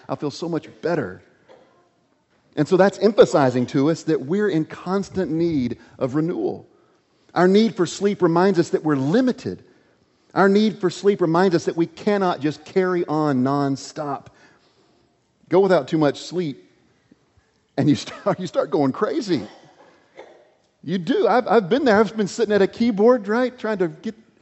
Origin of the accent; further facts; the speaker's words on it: Oklahoma City, Oklahoma, United States; my own experience growing up in Oklahoma City and the tornado right in the middle of Tornado Alley.